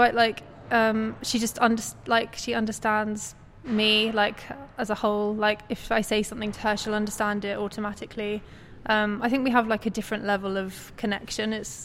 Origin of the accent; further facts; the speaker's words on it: South West England, United Kingdom; now in London, United Kingdom; No, I'm from Dorset, just studying in London.